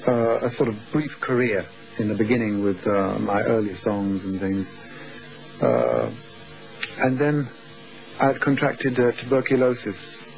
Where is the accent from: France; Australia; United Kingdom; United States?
United Kingdom; London; I was brought up in the West End of London, so I think that had something to do with me going into show business.